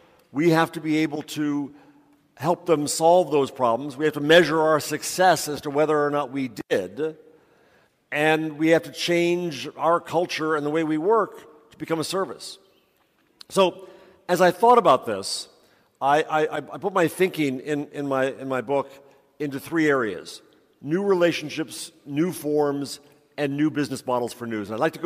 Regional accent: New York, United States; It's very hard for me as a New Yorker

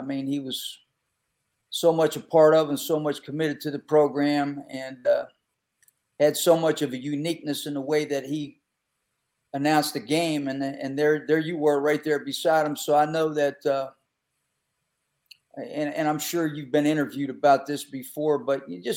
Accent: Pennsylvania, United States; Like, you know, I grew up in Western PA. You know, both my grandfathers were coal miners. My whole family's nothing but blue collar. I worked in the steel mill growing up in the summertime.

